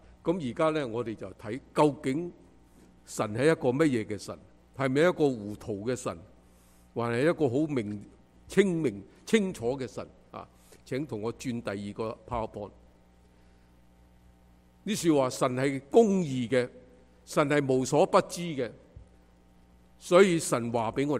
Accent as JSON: {"language": "Chinese", "country": "China", "said": "我们中国人都没有一本圣经是写给中国人，是后来翻译才有"}